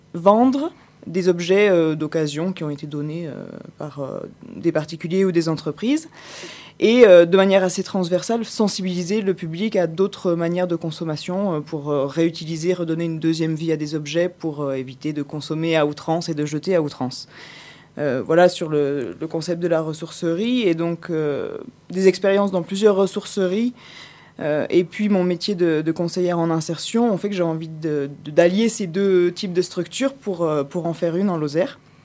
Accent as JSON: {"language": "French", "country": "Switzerland", "tie": "born or raised there", "moved": "yes", "lives_now": "France", "said": "J'ai grandi en Suisse jusqu'en 2000 et puis j'ai déménagé en France et j'ai un peu voyagé en France et puis aussi à l'étranger."}